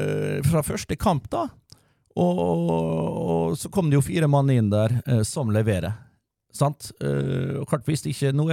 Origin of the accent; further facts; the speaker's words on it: Møre og Romsdal, Norway; jeg er fra Romsdal